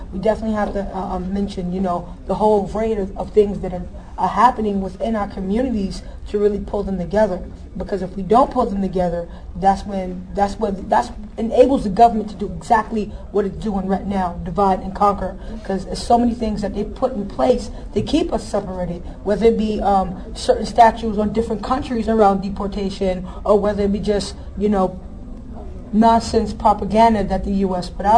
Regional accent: Flatbush, New York, United States; Well, I'm from Flatbush. I was born there and raised there.

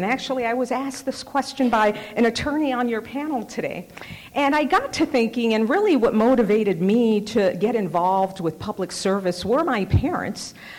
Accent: Hialeah, Florida, United States; English is a second language; growing up in the sort of communities I grew up in Hialeah, Florida, I was disinterested and uninspired in my schools

